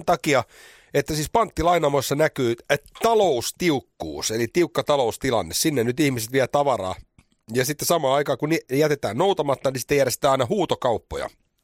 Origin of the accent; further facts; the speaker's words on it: Espoo, Uusimaa, Finland; maalaispoika, me ollaan Espoosta.